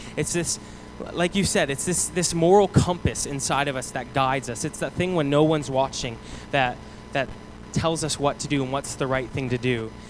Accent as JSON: {"language": "English", "region": "Nova Scotia", "country": "Canada", "tie": "born there", "said": "So I was born on May 7th, 1990, in Nova Scotia."}